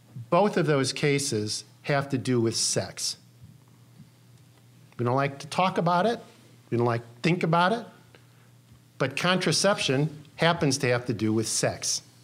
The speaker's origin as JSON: {"language": "English", "town": "St. Louis", "region": "Missouri", "country": "United States", "tie": "born or raised there", "said": "When I grew up in St. Louis, I didn't even know how segregated St. Louis was."}